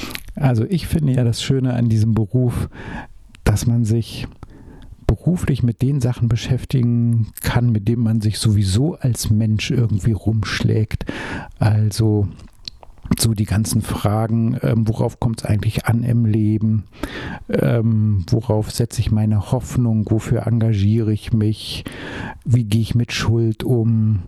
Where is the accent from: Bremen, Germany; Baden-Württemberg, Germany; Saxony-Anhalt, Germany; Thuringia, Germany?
Thuringia, Germany; Leubingen; Erfurt ist mir ja nie so ganz fremd gewesen. Ich bin ja hier in der Nähe aufgewachsen und in Leubingen bei Sommer da. Das heißt, ich bin als Kind schon immer, wenn irgendwas Besonderes war, nach Erfurt gefahren.